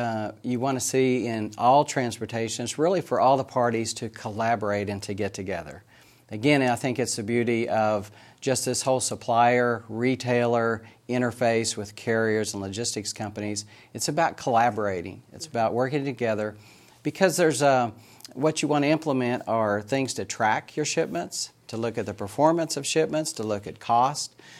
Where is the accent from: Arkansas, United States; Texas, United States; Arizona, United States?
Arkansas, United States; being here in Northwest Arkansas, growing up in Northwest Arkansas